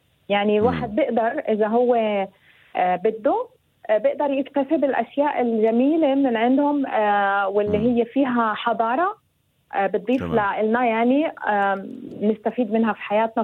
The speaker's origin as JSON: {"language": "Arabic", "country": "Kuwait", "tie": "born or raised there", "also_born_or_lived": "Beirut, Lebanon", "moved": "as an adult", "lives_now": "Germany", "said": "أنا الأصل طبعا فلسطينية أردنية، مولودة في الكويت وعشت في الكويت، وبعدين درست جامعة في بيروت، وبعدين زوجت من لبناني، وبعدين وعشنا بعدة دول عربية، بعدين هاجرنا على ألمانيا، يعني صرنا 19 سنة."}